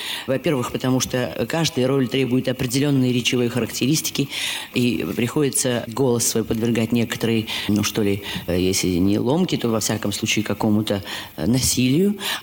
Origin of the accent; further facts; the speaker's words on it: Saint Petersburg, Russia; как ленинградка, естественно, я немножко болела за «Зенит».